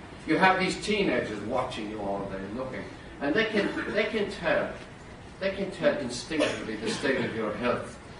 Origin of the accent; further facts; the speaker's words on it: Ireland; now in United States; So I tell them a few stories about growing up in Ireland